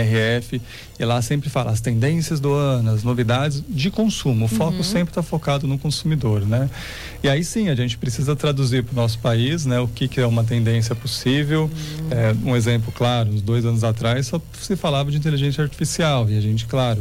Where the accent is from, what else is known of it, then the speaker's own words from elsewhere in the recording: São Paulo, Brazil; quando eu era pequeno em São Paulo